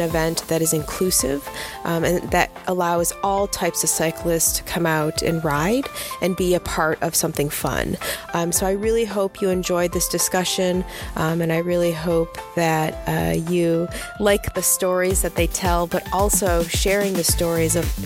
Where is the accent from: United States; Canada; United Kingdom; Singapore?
United States; Indiana; I'm from Bicycle Indiana.